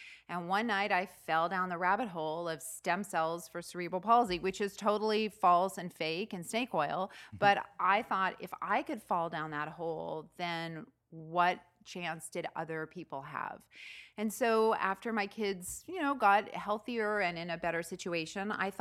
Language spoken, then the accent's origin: English; Winnipeg, Manitoba, Canada; now in London, Canada; Right. I'm from Winnipeg.